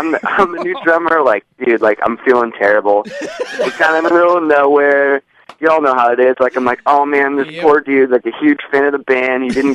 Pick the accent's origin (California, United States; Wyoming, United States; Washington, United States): California, United States; now in Nashville, United States; I moved to Nashville from California.